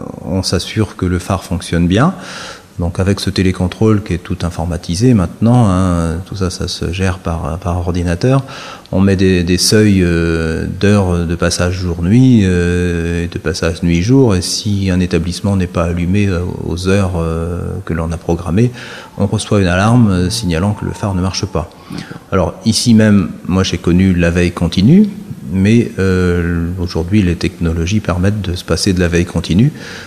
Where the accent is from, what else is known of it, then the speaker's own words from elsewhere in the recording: Belle-Île, Brittany, France; Donc, étant... Bellillois, de vivre à l'île de Groix, c'était...